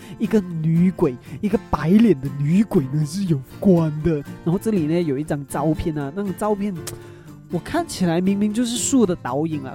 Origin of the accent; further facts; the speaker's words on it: Malaysia; accent: Malaysian; 这个就是马来西亚的口音啦，马来西亚人说中文的口音。